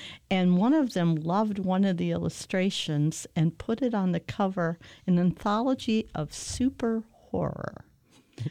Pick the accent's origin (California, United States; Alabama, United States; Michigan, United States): Michigan, United States; Growing up in Michigan, I didn't have a chance to get the kind of education you might have in New York or someplace like that.